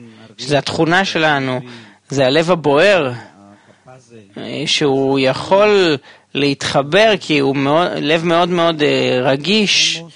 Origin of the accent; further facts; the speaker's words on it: Venezuela; now in Israel; אני לא מפה, אני מוונצואלה.